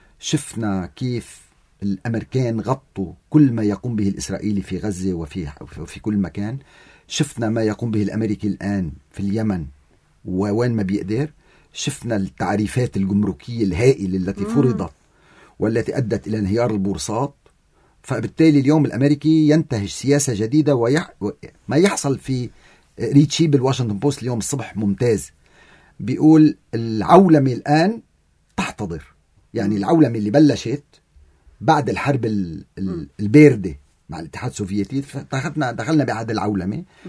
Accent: Lebanon; نحن كلبنانيين

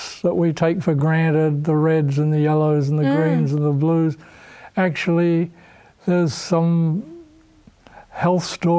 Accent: Australia; accent: Aussie; And my Aussie accent or what, I don't know, but they advertise it as phytochemicals.

